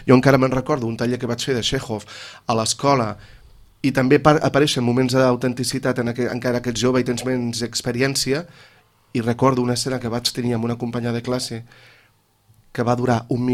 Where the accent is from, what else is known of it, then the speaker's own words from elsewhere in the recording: Sabadell, Catalonia, Spain; Sí, sí, sóc de Sabadell, exacte.